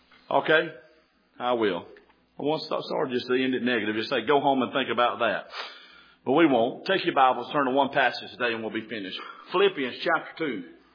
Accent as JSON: {"language": "English", "country": "United States", "tie": "born there", "said": "I'm glad I'm born in America. I'm glad I'm an American."}